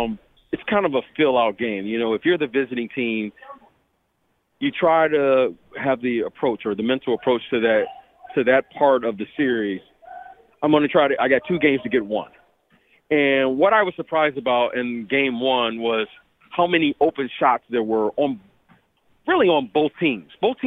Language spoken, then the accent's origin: English; Detroit, Michigan, United States; I'm from Detroit.